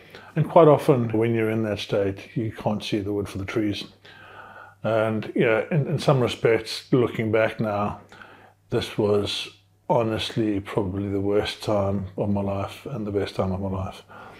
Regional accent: South Africa; now in United Kingdom; I came from South Africa

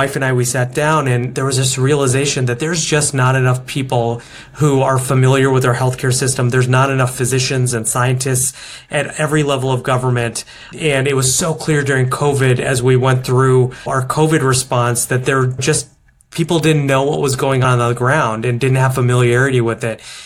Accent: Phoenix, Arizona, United States; And as I grew up in Phoenix, Arizona, it was something that was on the dinner table

